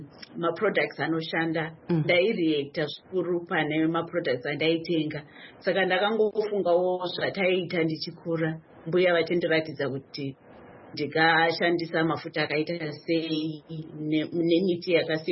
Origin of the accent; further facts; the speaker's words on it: Lower Gweru, Midlands, Zimbabwe; now in United States; So I hearkened back to when I was growing up in rural Zimbabwe. I grew up in Lower Gweru.